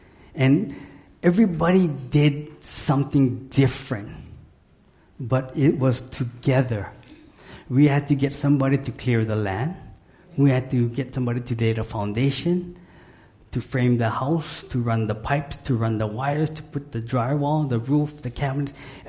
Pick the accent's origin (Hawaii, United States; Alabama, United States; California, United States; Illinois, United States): Hawaii, United States; born there; I'm not Hawaiian, okay, I'm Okinawan, but you was born here, you live here